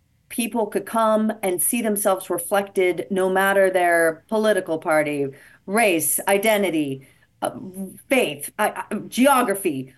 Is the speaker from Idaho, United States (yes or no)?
yes; Idaho, United States; I come from I'm from Idaho, like six generations from Idaho.